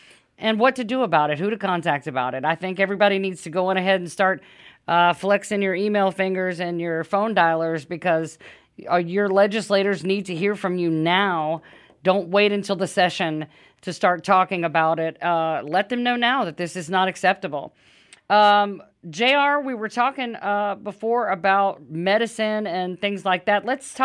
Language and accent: English; Louisiana, United States; moved away as an adult; I'm from Louisiana and moved here as an adult.